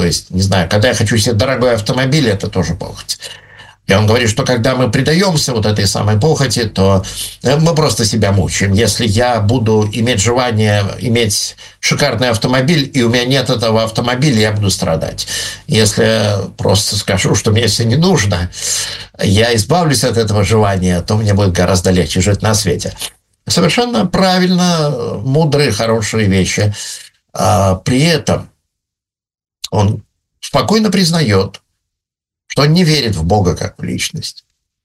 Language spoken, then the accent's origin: Russian; Severomorsk, Murmansk Oblast, Russia; я вырос в Североморске, в Мурманской области, у нас полярная зима, я ее очень люблю.